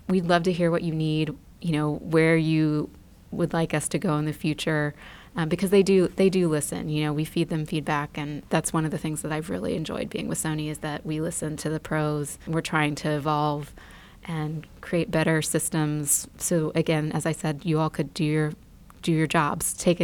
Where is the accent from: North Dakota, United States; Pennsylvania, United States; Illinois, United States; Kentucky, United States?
Kentucky, United States; Lexington; I actually flew in from Austin last night, but yes, I'm from Lexington.